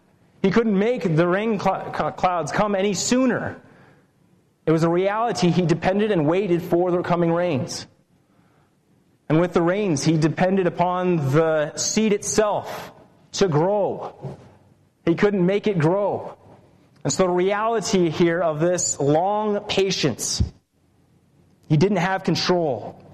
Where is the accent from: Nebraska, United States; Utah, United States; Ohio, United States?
Utah, United States; Delta; And growing up in Delta and traveling back and forth to school, 15-minute trip going 65